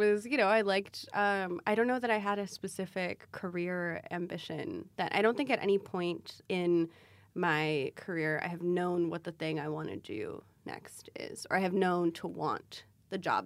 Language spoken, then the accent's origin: English; Ethiopia; first language Amharic; English is a second language; I was transcribing interviews that I had done in Amharic, which is technically my first language, but which I don't speak certainly with, like, I don't speak as well as I speak English.